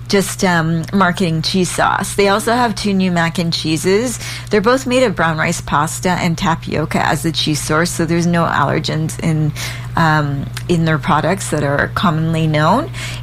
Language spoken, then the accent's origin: English; Vancouver, British Columbia, Canada; you probably used to like them as kids when we were growing up